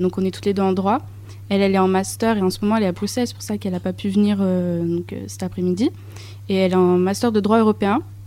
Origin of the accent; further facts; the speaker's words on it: France; je suis née en France, mais j'ai toujours vécu ma vie ici. J'ai été bercée un petit peu par le quartier Mistral avec ma grande sœur Marwa